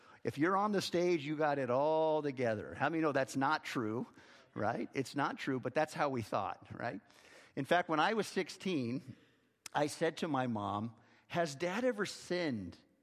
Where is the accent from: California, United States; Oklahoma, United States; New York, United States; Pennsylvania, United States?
California, United States; Modesto; I grew up in Modesto, California, in the San Joaquin Valley.